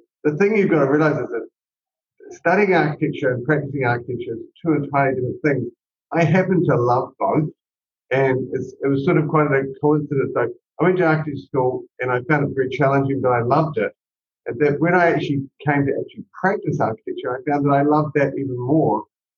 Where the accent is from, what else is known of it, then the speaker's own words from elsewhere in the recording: New Zealand; So I grew up in New Zealand, and I think I was making something in the driveway